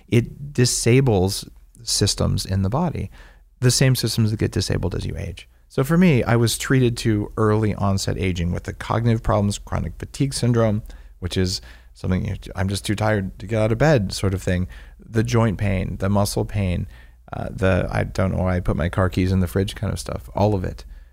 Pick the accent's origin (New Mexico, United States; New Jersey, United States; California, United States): New Mexico, United States; As a kid growing up in New Mexico, I'm spending time in the forest, or more likely the desert.